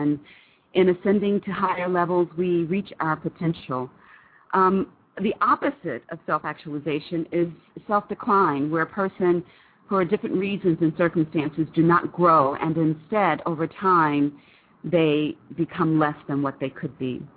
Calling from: Saudi Arabia; I'm calling in from Saudi, so it's actually already Friday for me

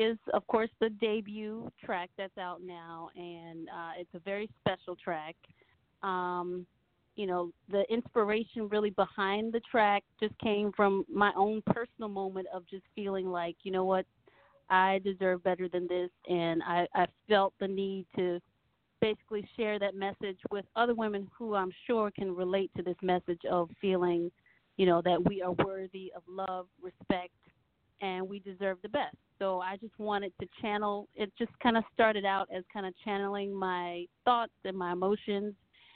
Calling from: Annandale, Virginia, United States; I am calling from Annandale, Virginia.

